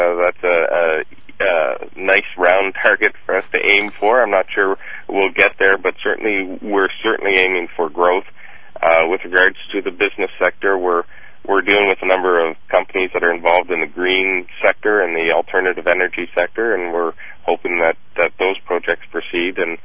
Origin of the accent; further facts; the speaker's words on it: Ottawa, Ontario, Canada; now in Cornwall, Canada; And I'm originally from Ottawa. I moved to Cornwall for a job 20 years ago.